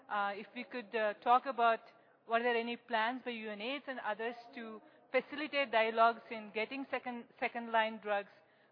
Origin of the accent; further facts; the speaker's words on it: India; I'm from India.